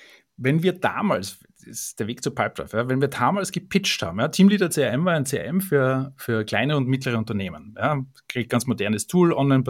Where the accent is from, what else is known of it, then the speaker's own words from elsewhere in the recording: Graz, Styria, Austria; also born or lived in Vienna; komme ursprünglich aus Österreich, geboren bin ich in Graz.